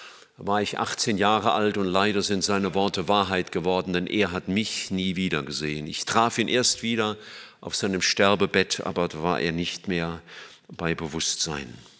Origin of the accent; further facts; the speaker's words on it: Ludwigshafen am Rhein, Rhineland-Palatinate, Germany; born there; Ich bin geboren in Ludwigshafen am Rhein